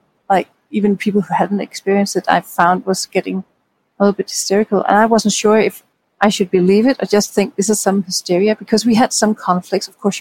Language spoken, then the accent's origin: English; Denmark; I'm from Denmark. I went to school in Paris, a school called the Shacklecock, it's a theater school